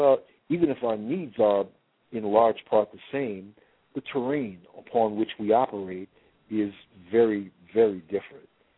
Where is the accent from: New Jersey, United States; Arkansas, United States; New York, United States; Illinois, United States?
Illinois, United States; Chicago; now in Georgia, United States; I'm from Chicago. I only moved down here to Georgia at the end of 2000.